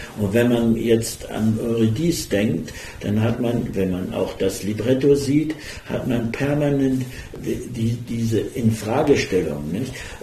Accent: Germany; now in France; Ich bin ja ein Deutscher, der da lebt und der das natürlich durch die deutsche Brille wieder sieht.

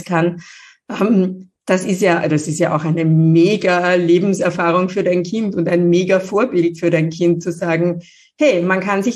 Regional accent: Vienna, Austria; Bussi Baba, würde man bei uns in Wien sagen.

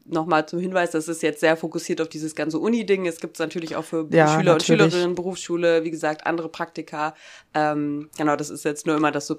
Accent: East Germany, Germany; ich bin Deutsche, würde ich dabei auch eher sagen, nee, ich ist eher europäisch oder dann halt mehr auf dieser regionalen Ebene von, okay, ich habe in meinem Leben nur in ostdeutschen Bundesländern irgendwie gelebt.

